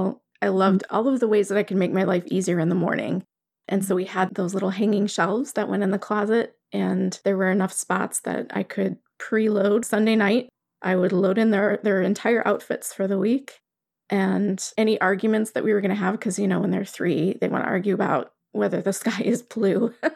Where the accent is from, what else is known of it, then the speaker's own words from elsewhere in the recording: Ireland; I'm Irish. I have a temper.